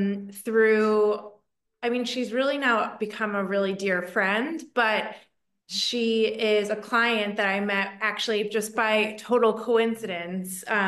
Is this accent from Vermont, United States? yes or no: no; Philadelphia, Pennsylvania, United States; So originally I'm from Philadelphia, or just outside. It's sort of a small suburb called the Bain Line, which is just right outside of Philadelphia.